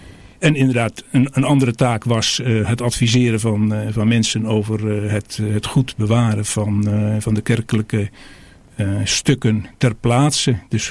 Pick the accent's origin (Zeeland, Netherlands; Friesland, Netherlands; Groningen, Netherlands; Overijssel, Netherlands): Zeeland, Netherlands; Nou ja, Zeeland, dat is mijn geboorteland. De provincie waar ik geboren ben, een tijd gewoond heb, gewerkt heb ook, ook in het archief.